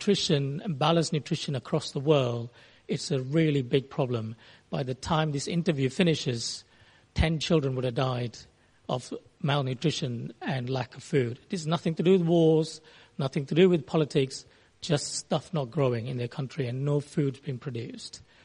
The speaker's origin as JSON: {"language": "English", "country": "Singapore", "tie": "born or raised there", "said": "I grew up in Singapore, and as you know probably now, Singapore has lots and lots of food."}